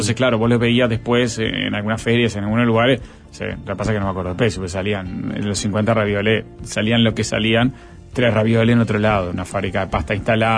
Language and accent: Spanish; Fray Bentos, Río Negro, Uruguay; Mi adolescencia transcurrió en Fray Bento, siempre fuimos a Gualeguaychú